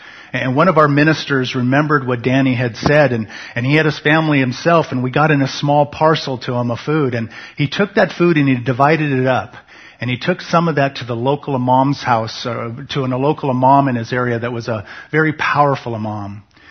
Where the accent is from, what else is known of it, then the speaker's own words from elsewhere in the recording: United States; I am so thankful that I am an American because I get to stand up here boldly